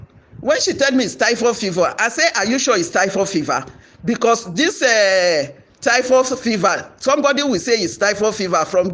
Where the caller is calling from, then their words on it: Abuja, Federal Capital Territory, Nigeria; I'm speaking from Abuja.